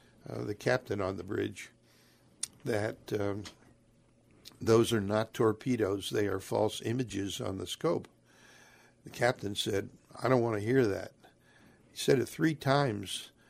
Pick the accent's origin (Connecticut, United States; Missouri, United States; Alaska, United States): Connecticut, United States; Cheshire; brand new as a teacher at Cheshire High School in Connecticut, my hometown in Connecticut